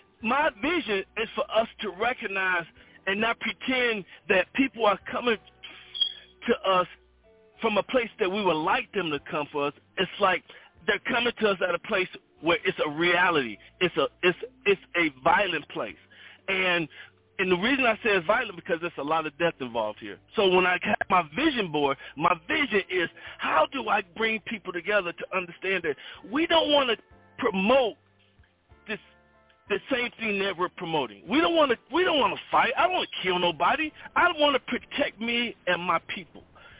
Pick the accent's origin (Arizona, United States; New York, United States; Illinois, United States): Illinois, United States; Chicago; I grew up in Chicago in the suburb